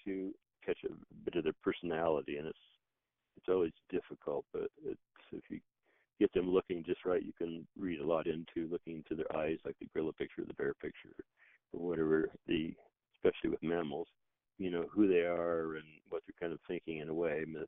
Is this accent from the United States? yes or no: yes; Nebraska, United States; Part of how I got into it was growing up in Nebraska along the Platte River, where we had a hunting cabin on the Platte River